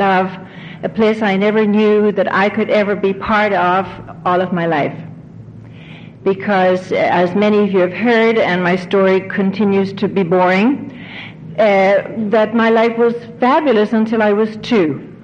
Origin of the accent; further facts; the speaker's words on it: Ireland; You probably have figured out by now that I come from Ireland.